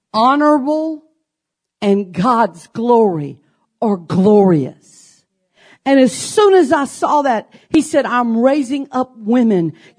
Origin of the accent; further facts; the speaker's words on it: Baton Rouge, Louisiana, United States; Now, you know, I'm from Baton Rouge and so we have the Mississippi River right there.